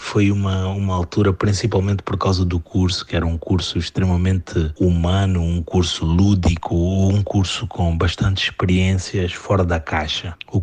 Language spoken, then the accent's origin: Portuguese; Mozambique; eu sou de Moçambique, sou formado em arquitetura e urbanismo pela UEL, na turma de 2000.